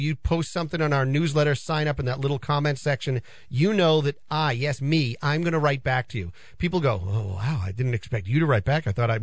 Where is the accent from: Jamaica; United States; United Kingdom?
United States; Peabody, Massachusetts; Look, I grew up here. I grew up in Peabody. I went to West Memorial Elementary School.